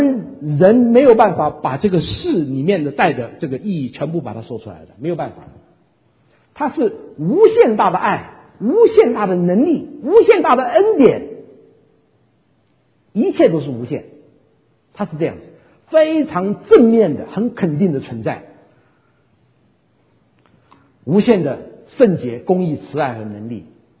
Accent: China; 果然我们中国人完全就我们从生下来我就晓得这个字怎么发音的

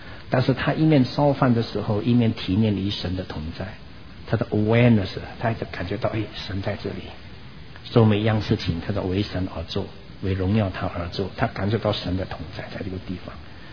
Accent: Indonesia; 我因为我是在印尼长大

